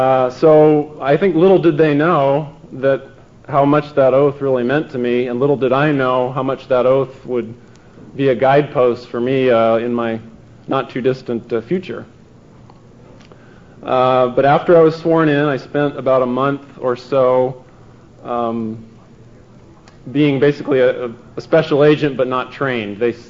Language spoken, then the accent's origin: English; San Jose, California, United States; And I was born and raised in San Jose